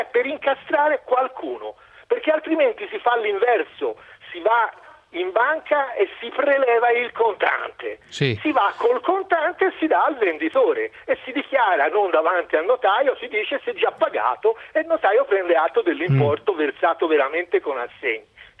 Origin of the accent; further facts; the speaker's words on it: Florence, Tuscany, Italy; Io ho guardato un po' su internet, sono di Firenze, quindi non so, a Roma non conosco.